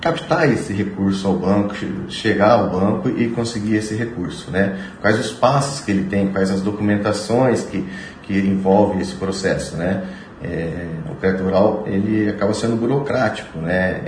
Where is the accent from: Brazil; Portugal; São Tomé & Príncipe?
Brazil; Sabaldi; born there; Eu atuo na região ali de Sabaldi, ali, eu nasci em Sabaldi, então a gente conhece toda a região